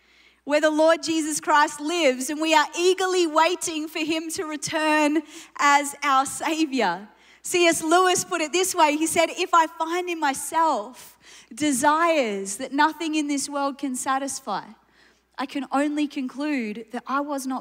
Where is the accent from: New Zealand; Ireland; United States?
New Zealand; also born or lived in England / Australia; now in Germany; I'm half Iranian, half Irish. I was born in England, spent my childhood in New Zealand, spent most of my life, 25 years in Australia, and last year I moved to Germany. I live on the border of France and Switzerland